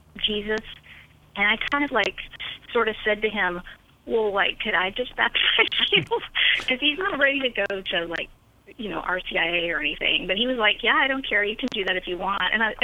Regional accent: Texas, United States; So I'm from Texas, and so, you know, they come and get you on a bus and take you to Sunday school.

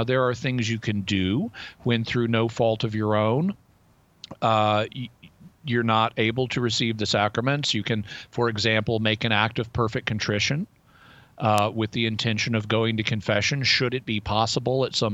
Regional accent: Arkansas, United States; Where I'm from, or where I grew up in Arkansas, there is a little town right near my hometown called Tontytown.

